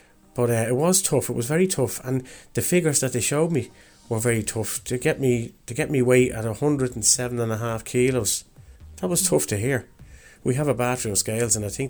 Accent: Tallaght, Leinster, Ireland; I'm from Talla in South County Dublin. I'm 52 years of age and I drive trucks for a living.

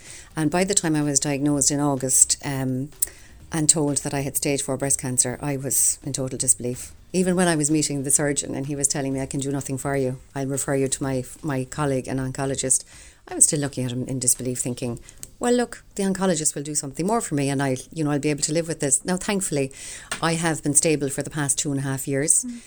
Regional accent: Munster, Ireland; So I came from West Cork originally, next to a lovely village called Timoleague. And I was the second of 6 children. So we had great fun growing up. We were living near the beach.

